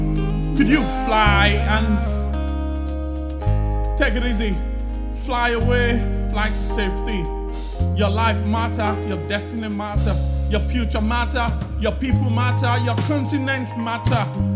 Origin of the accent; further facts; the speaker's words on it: Lagos, Nigeria; I'm from Lagos.